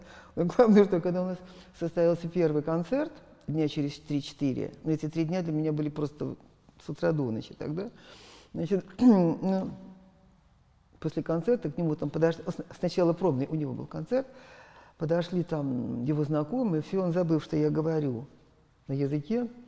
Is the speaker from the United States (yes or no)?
no; Russia; Я говорю: «Я из России». «Это где?» Я говорю: «Россия, такое государство есть».